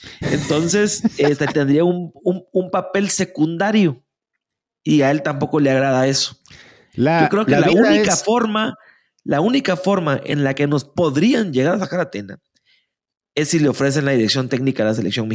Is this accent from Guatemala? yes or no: yes; Guatemala; born there; somos malinches, así nacimos en Guatemala.